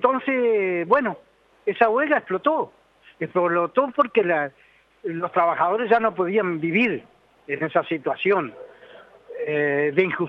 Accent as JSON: {"language": "Spanish", "town": "Cardal", "region": "Florida", "country": "Uruguay", "tie": "born or raised there", "said": "yo soy de Cardal, departamento de Florida."}